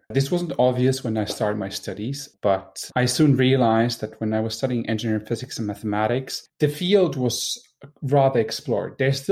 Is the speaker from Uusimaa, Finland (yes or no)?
yes; Espoo, Uusimaa, Finland; So I'm originally from Finland. I grew up in Espoo and I went to study in the nearby university at Aalto University.